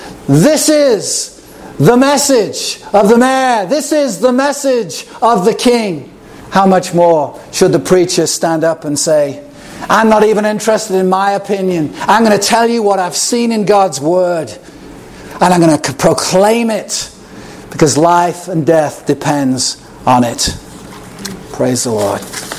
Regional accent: Chester, North West England, United Kingdom; I grew up in Chester, and there was literally a town crier.

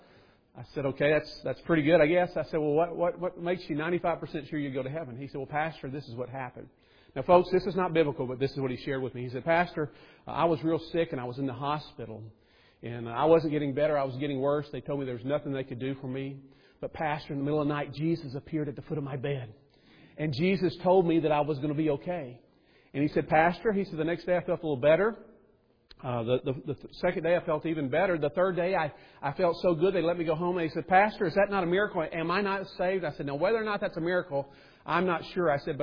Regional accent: Alabama, United States; when I grew up in Alabama on the Tennessee River. And as a young boy, there's one thing I loved to do back then, and that was go fishing.

